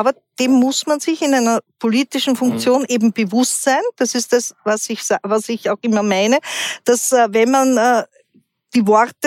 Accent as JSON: {"language": "German", "region": "Vienna", "country": "Austria", "tie": "born or raised there", "said": "ich bin im Wiener Gemeindebau groß geworden"}